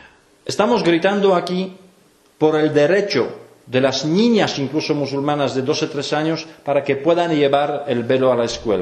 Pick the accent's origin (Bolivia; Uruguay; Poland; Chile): Poland; Spanish is a second language; now in Spain; Porque no soy español. Si yo fuera español, alguien me decía, joder, este es muy, muy, muy español, Pero yo no soy español, yo soy polaco. Gracias a Dios, yo no he venido a buscar la vida mejor aquí. Pero yo me siento extranjero.